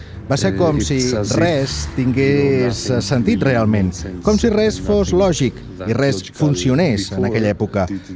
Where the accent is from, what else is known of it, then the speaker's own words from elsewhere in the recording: Greece; Catalan is a second language; Jo també sóc originari de Grècia